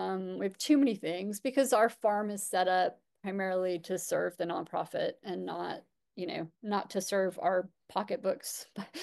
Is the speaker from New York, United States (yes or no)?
no; Montana, United States; I'm from Montana. I'd never heard of Clemson before.